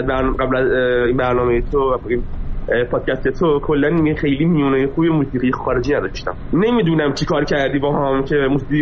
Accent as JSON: {"language": "Persian", "country": "Iran", "said": "من خودم هم مثلا یه دوره از ایران اومدم بیرون دوباره برگشتم"}